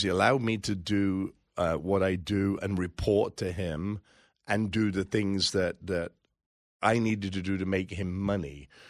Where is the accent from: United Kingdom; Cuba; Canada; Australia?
United Kingdom; England; moved away as an adult; now in United States; I come from England. I became a citizen 12, 14 years ago.